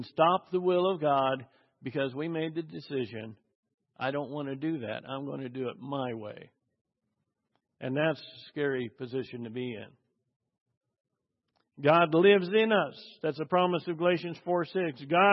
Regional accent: Idaho, United States; I grew up in Mormon country in Idaho. So my best friends were Mormons.

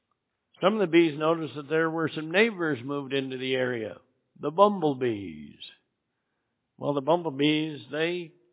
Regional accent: Idaho, United States; I was born and raised in Idaho

